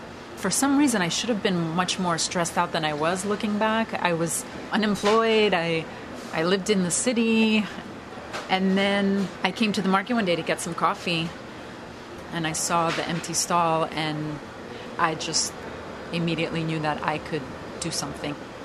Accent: Astoria, New York, United States; I grew up in Astoria, Queens. Both my parents are from Greece.

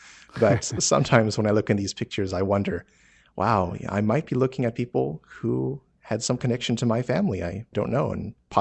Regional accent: Pennsylvania, United States; born there; Yes, I'm Chinese American. I was born in Pennsylvania, but my families do have roots in China.

